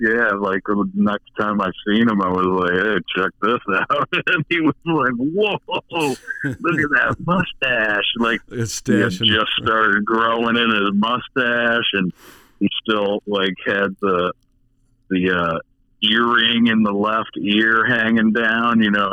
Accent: Buffalo, New York, United States; moved away as an adult; But, 89, I moved down to Lauderdale with some friends to start doing the band thing. And I grew up in Riverside, which is, you know, pretty much right next to North Buffalo.

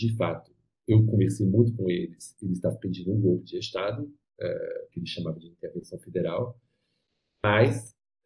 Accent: France; Portuguese is a second language; Gostei de você falar que eu sou francês também.

